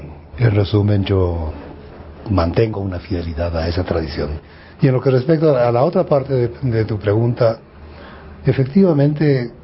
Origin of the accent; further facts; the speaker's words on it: Lima, Peru; born there; Yo nací en Lima, formalmente. Pero nací en Lima porque ahí estaban los servicios médicos más adecuados para que naciera sin problemas. Digo referencia de origen jauja.